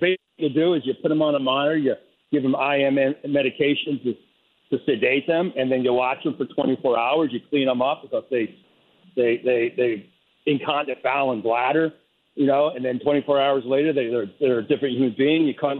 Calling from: Rhododendron, Oregon, United States; I'm calling from Rhododendron.

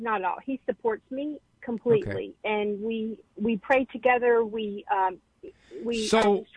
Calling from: Arkansas, United States; Arkansas, yes.

